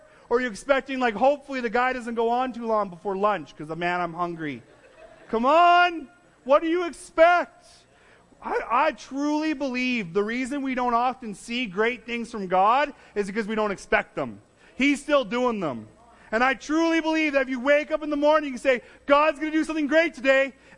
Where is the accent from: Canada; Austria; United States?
Canada; Drumheller, Alberta; So the Hoodoos, we're from Drumheller